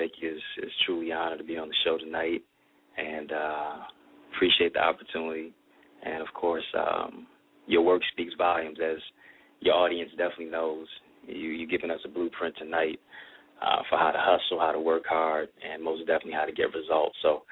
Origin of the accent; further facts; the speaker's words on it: Detroit, Michigan, United States; also born or lived in Kingston, Jamaica; Yeah, I'm from Detroit. I'm raised here in the city, but I also grew up in Kingston, Jamaica.